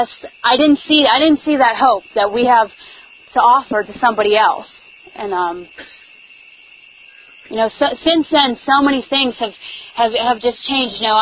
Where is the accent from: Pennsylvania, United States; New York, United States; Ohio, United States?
Pennsylvania, United States; Pittsburgh; I'm an addict. I'm from Pittsburgh, Pennsylvania. And you probably don't even know where that is.